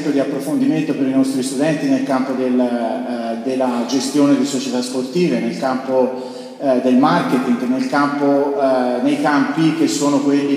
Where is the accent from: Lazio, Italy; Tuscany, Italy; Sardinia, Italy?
Tuscany, Italy; Siena; io sono senese, credo si senta dall'accento, sono particolarmente legato ovviamente a questa città